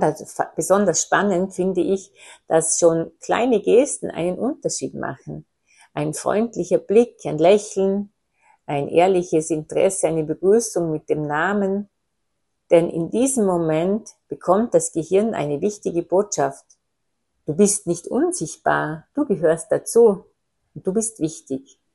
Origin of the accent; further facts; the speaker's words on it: Austria; wie im entgegengesetzten Teil von Österreich, wo ich herkomme